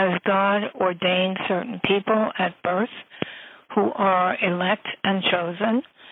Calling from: Media, Pennsylvania, United States; I'm from Media, Pennsylvania.

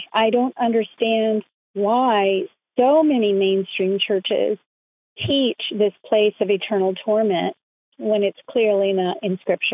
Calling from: California, United States; I'm calling from the San Francisco Bay Area.

